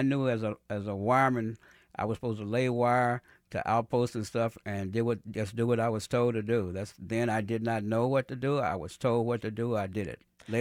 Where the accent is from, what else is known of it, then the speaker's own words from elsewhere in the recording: Brooklyn, New York, United States; I grew up on 26 in Brooklyn, right down from the stadium there, the old stadium.